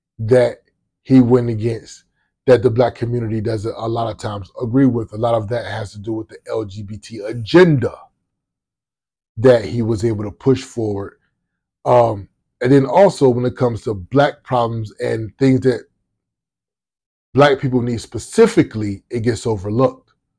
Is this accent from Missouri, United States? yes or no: no; Virginia, United States; because I'm from the South, I'm from Virginia. And I know in the South, when I was growing up, it was church every weekend.